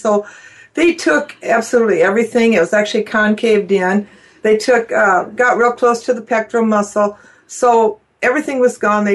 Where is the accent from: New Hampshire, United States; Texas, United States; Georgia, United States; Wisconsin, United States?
Wisconsin, United States; now in McGregor, United States; I'm originally from Wisconsin.